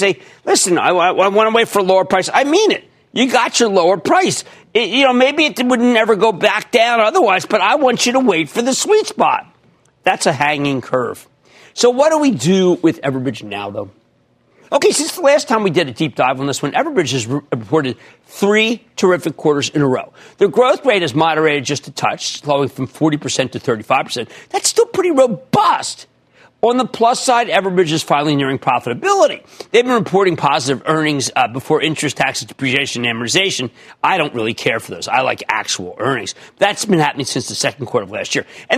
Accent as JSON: {"language": "English", "region": "New Jersey", "country": "United States", "tie": "born or raised there", "said": "Robbie, in my home state of New Jersey"}